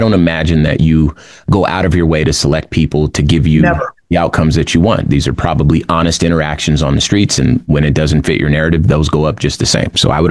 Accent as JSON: {"language": "English", "town": "Compton", "region": "California", "country": "United States", "tie": "born there", "said": "I've been Black for all of my life. I was born in Compton, California."}